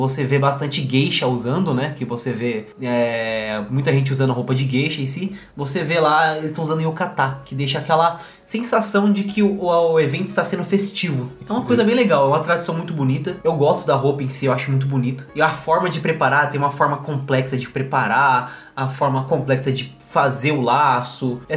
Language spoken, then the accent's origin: Portuguese; Brazil; Só porque eu sou brasileiro, aconteceu alguma coisa aqui, rapaz.